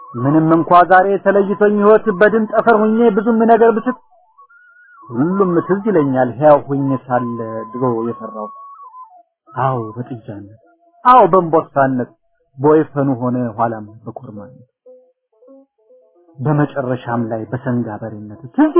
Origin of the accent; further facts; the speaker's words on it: Harar, Harari Region, Ethiopia; ከአፍሪካ መሬት በተለይ በመስራቅ ካለች ልዩ ብሔር ለምለም ኢትዮጵያ ከምትባል ሀገር ከተክላይ ግዛቷ በውቢቷ ሀረር ባንደኛው አውራጃ ባሏት ወረዳ ውስጥ በዛች ስፍራ ነበር ተወልጄ ያደኩ